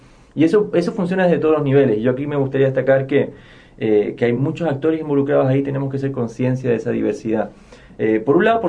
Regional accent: Chile; de donde yo soy, en Chile

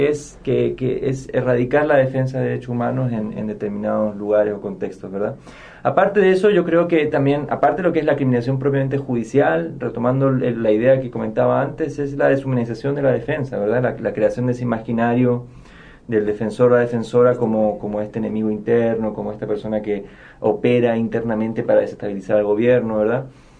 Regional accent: Chile; de donde yo soy, en Chile

